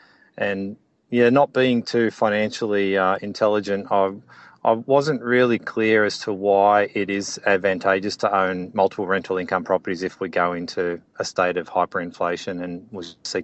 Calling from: Sunshine Coast, Queensland, Australia; I'm calling you from the Sunshine Coast in Australia

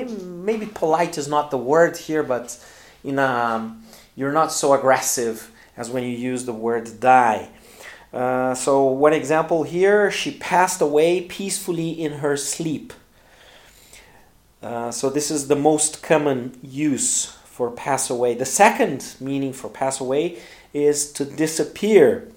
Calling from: Porto Alegre, Rio Grande do Sul, Brazil; English is a second language

